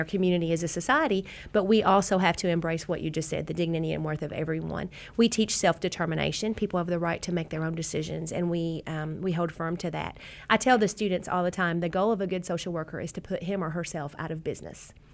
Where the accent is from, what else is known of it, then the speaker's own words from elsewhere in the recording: Johnson County, United States; I'm from Johnson County. I had to go away from my hometown to get an education in social work.